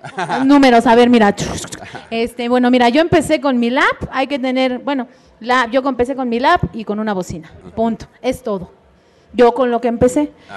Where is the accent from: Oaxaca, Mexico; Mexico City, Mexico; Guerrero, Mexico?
Mexico City, Mexico; soy de Tepito